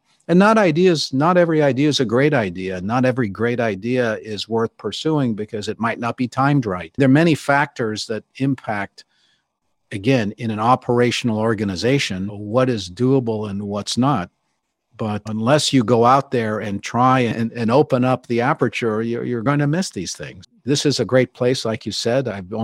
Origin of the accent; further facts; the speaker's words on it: California, United States; First, I grew up in California.